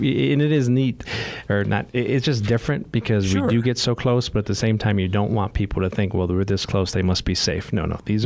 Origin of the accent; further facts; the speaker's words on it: Michigan, United States; now in Phoenix, United States; I come from Michigan, we don't have those things.